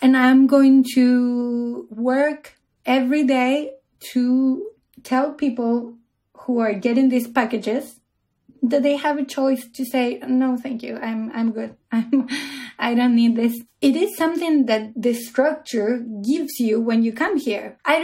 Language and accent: English; Argentina; now in Oslo, Norway; I'm an art historian, and I come from Argentina, and I live in Oslo in Norway.